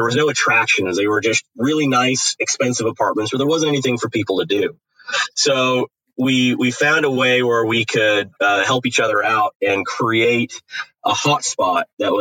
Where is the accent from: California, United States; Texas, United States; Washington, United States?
California, United States; Los Angeles; now in San Diego, United States; And I just recently moved to San Diego. I grew up in the Los Angeles area.